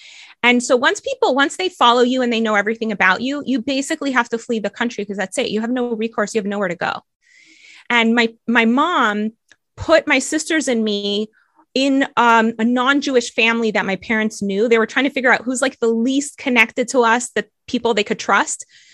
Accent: Bogota, Bogotá Capital District, Colombia; accent: American; I might have a really good American accent, but I'm originally from Bogota.

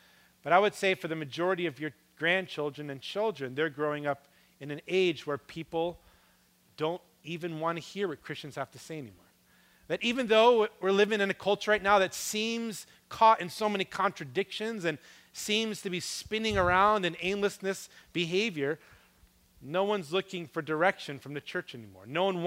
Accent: New York, United States; I didn't grow up in California. I grew up on the East Coast in the state of New York.

